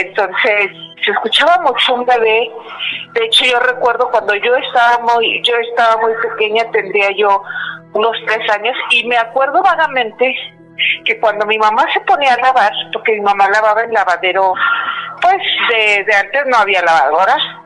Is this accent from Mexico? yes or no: yes; Aguascalientes, Mexico; Yo soy de acá, de Aguascalientes.